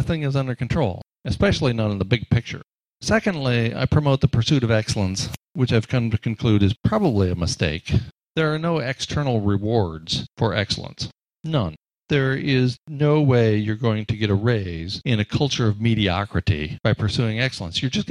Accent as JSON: {"language": "English", "country": "United States", "tie": "born or raised there", "said": "I grew up in the United States on Walt Disney"}